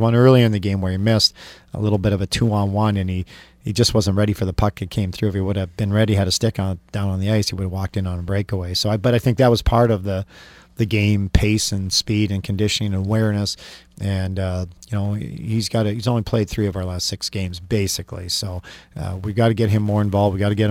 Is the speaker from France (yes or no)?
no; Vancouver, British Columbia, Canada; born there; Well, I was born in Vancouver.